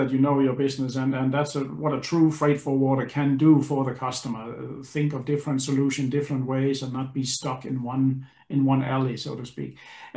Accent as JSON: {"language": "English", "country": "Denmark", "said": "Now I've heard some cases now with I'm from Denmark"}